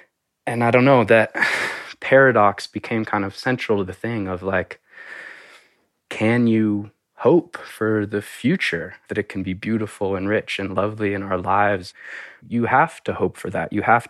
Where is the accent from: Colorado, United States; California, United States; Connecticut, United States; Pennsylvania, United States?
Colorado, United States; You know, I guess growing up in Colorado and anywhere in the rural West, there's kind of a celebration of the tough individual who can figure it out alone.